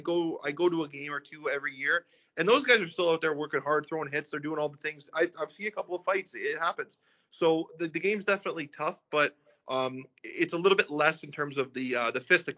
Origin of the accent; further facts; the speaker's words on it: St. Catharines, Ontario, Canada; And growing up in St. Catharines, playing for St. Catharines my whole life, it was just always something I took pride in.